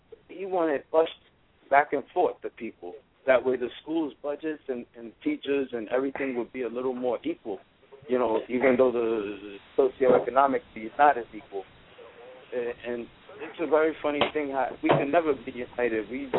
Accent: Puerto Rico; born there; I was born in Puerto Rico.

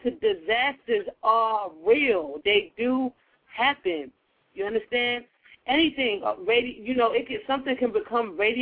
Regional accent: Nigeria; Okay, I'm from Nigeria.

